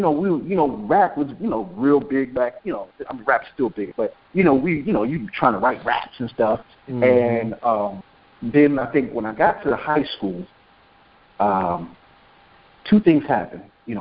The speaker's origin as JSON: {"language": "English", "town": "Brooklyn", "region": "New York", "country": "United States", "tie": "born there", "said": "I was born in Brookdale Hospital in Brooklyn, and they were ahead of their time."}